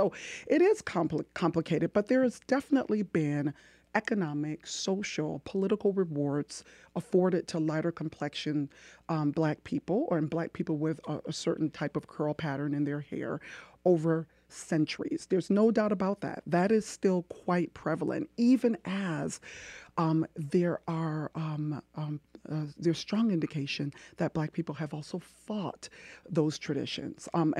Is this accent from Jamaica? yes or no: yes; Jamaica; I'm originally from Jamaica myself